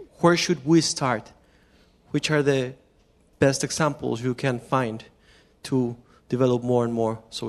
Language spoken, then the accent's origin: English; Mexico; English is a second language; I come from Mexico.